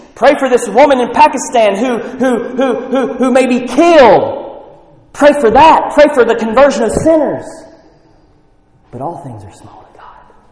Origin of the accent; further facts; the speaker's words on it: Charlotte, North Carolina, United States; There's a pastor near my hometown in Charlotte, North Carolina